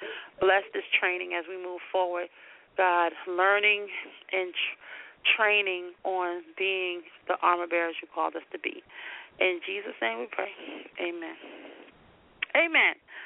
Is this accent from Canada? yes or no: no; Manhattan, New York, United States; And I am originally from Manhattan, New York. I'm a New Yorker, so that's probably the firmness a little bit you guys hear sometimes.